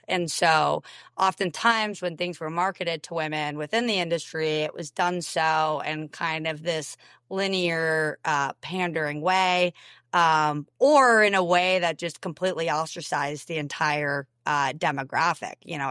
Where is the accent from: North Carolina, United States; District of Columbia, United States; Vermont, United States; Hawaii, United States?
Vermont, United States; Rutland; also born or lived in New York City; So I'm from Vermont, town called Rutland. And when I went to college, I was really ready to just get out of like rural Vermont and wanted something completely different.